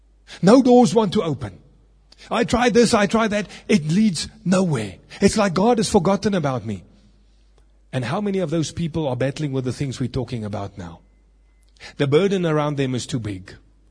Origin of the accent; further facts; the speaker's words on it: Kibler Park, Gauteng, South Africa; I was growing up in an area that was sort of semi-rural. I grew up in Kibler Park.